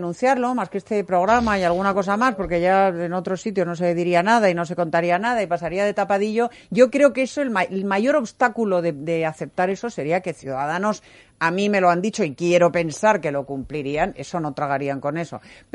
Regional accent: Basque Country, Spain; O sea, los vascos nacionalistas, porque yo soy vasca, dan su apoyo a esos presupuestos.

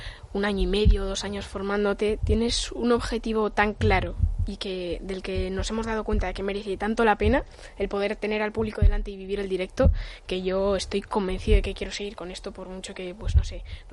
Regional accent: Logroño, La Rioja, Spain; yo que no soy de Madrid, de La Rioja, soy de Logroño.

